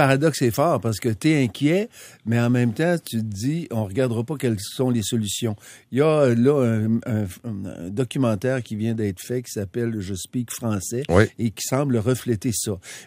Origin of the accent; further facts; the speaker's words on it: Canada; Nous sommes des Canadiens, puis le Canada va bien.